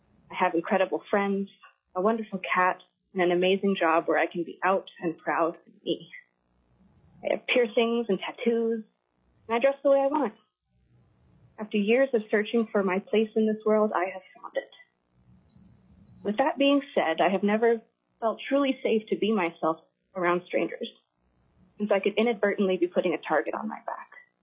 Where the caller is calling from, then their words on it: Fairbanks, Alaska, United States; I'm calling today from Fairbanks on behalf of myself in support of HB 99.